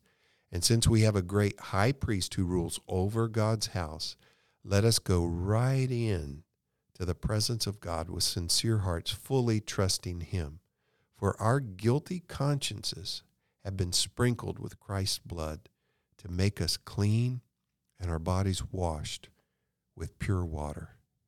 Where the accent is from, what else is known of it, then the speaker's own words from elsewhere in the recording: Florida, United States; You know, my mom, I grew up in Central Florida. We did not have air conditioning then.